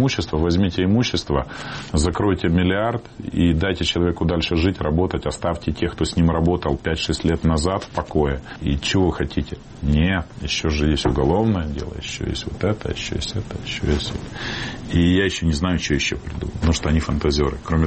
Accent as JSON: {"language": "Russian", "region": "Kyiv", "country": "Ukraine", "moved": "yes", "lives_now": "Moscow, Russia", "said": "Ну, потому что я из Киева, да"}